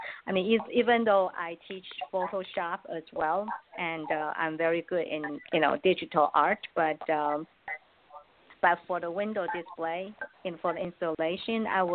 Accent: Taiwan; I'm from Taiwan. I'm very proud of my culture.

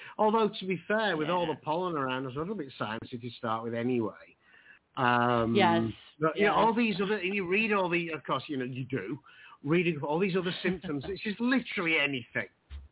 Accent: Yorkshire and the Humber, United Kingdom; Just speaking of me being a Yorkshireman, we are known for being thrifty.

